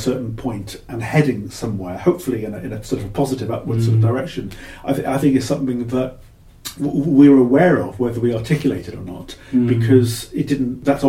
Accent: Cardiff, Wales, United Kingdom; because I'm from Cardiff originally, and I remember walking down the streets of Cardiff.

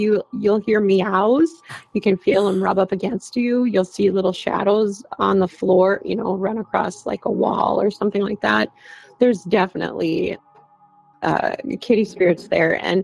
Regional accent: Duluth, Minnesota, United States; I'm not. I'm actually from Duluth.

